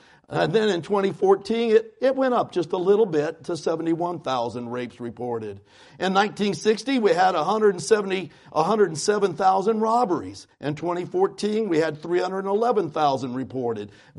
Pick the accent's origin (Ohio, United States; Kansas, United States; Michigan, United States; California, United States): Kansas, United States; When I grew up in Kansas, out in the country, we didn't even lock our door.